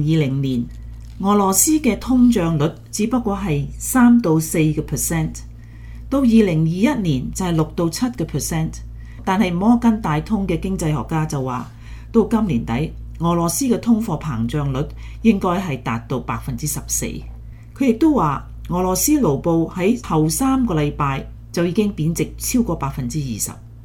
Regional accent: Hong Kong; 作为香港人，我想我们比世界上其他很多人更加能够感同身受

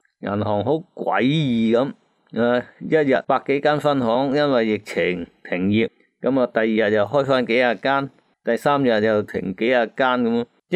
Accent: Hong Kong; 咁当我香港人傻啦

